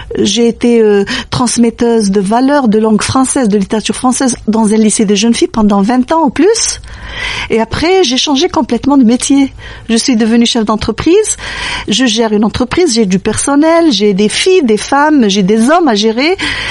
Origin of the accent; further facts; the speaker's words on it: Algeria; je suis algérienne, je viens d'une région de Guelma